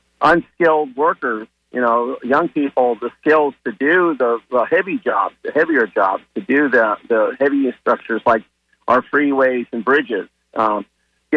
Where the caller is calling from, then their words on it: St. Petersburg, Florida, United States; from St. Petersburg.